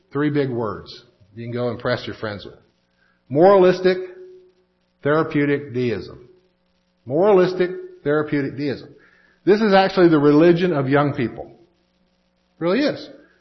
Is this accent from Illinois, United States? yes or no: no; Texas, United States; I mean, I'm a patriot. I grew up in Texas. I love America.